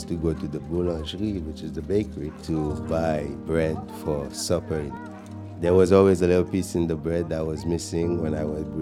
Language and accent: English; Port-au-Prince, Ouest, Haiti; Growing up in Port-au-Prince in Haiti, it's a small little town. If you're in Haiti, you would consider that rural, so, you know, far from the capital.